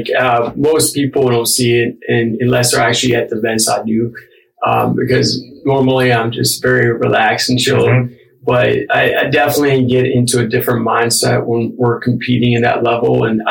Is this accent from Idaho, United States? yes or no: no; Berea, Ohio, United States; growing up in Berea, we had the Cleveland Browns training facility there.